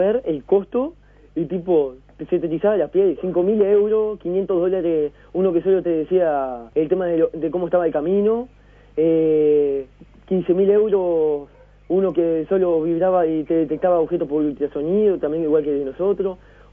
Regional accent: Paysandú, Uruguay; por una cuestión de que yo soy de Paysandú

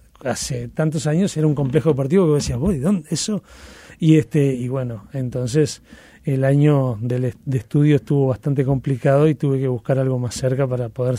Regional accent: Montevideo, Uruguay; Yo soy actualmente de Uruguayana de Ascenso, diríamos Bellavista, Capurro, ahí cerca del Prado.

